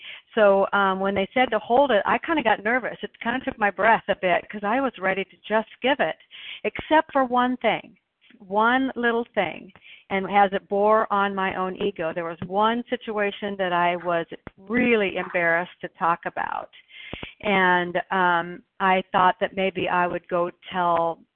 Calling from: Oregon, United States

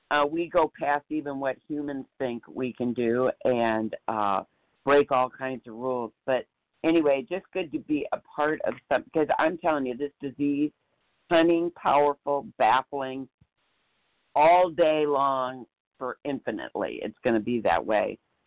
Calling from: Iowa, United States; I'm sorry … from Iowa.

